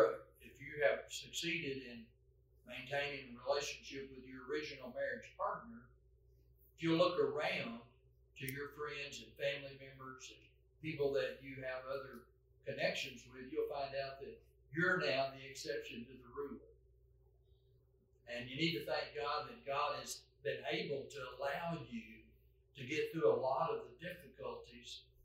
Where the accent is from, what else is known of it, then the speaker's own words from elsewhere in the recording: Texas, United States; That's hard for me to say still as a Texan.